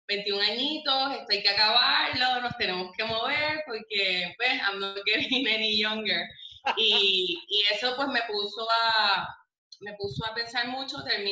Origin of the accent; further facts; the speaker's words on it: Puerto Rico; now in United States; La danza fue mi pasión hasta que me fui de Puerto Rico, me fui a Estados Unidos